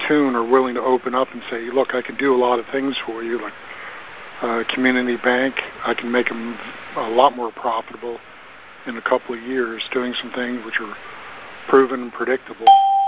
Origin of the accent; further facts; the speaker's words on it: Dallas, Texas, United States; I'm from Dallas, Texas.